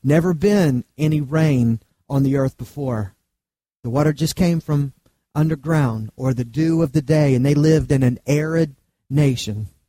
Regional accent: United Kingdom; I'm a Brit

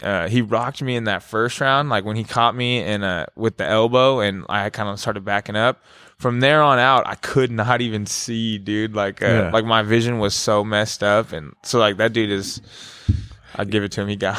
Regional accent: Fairfield, United States; so I grew up in Fairfield, and I kind of did some random martial arts, you know, off and on as a kid

